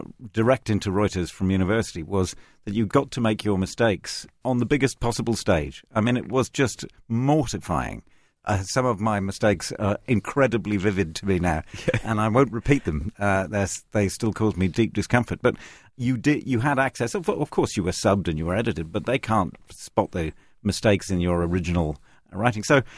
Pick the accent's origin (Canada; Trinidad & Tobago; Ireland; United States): Ireland; moved away as an adult; I was brought up in Ireland